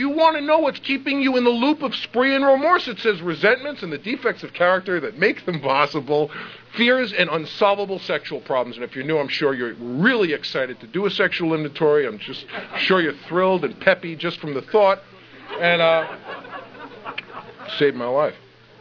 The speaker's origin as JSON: {"language": "English", "town": "New York City", "region": "New York", "country": "United States", "tie": "born or raised there", "said": "I grew up in the Bronx in New York City."}